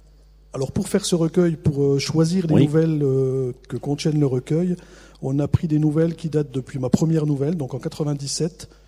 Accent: Grand Est, France; Oui, j'habite dans les Vosges. D'où mon accent. J'ai pas été opéré, donc j'ai toujours mon accent.

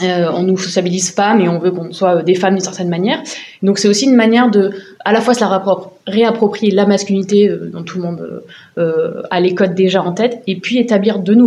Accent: Marseille, Provence-Alpes-Côte d'Azur, France; Moi, je suis marseillaise, de base.

